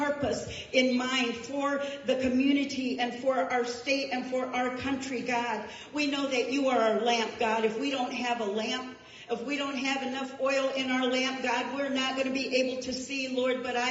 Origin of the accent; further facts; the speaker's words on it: Traverse City, Michigan, United States; I'm originally from Traverse City